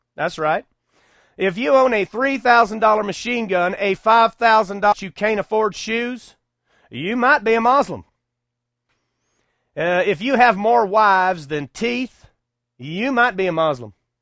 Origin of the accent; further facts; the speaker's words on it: United States; I know, I'm an American, I only speak English. A little bit of Spanish, tiny bit of Japanese, and two or three phrases in Tagalog.